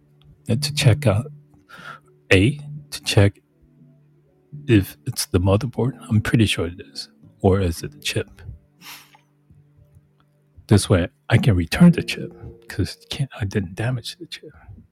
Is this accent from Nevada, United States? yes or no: yes; Las Vegas, Nevada, United States; I'm from Las Vegas. I'm broadcasting from Vegas, but I'm somewhere else.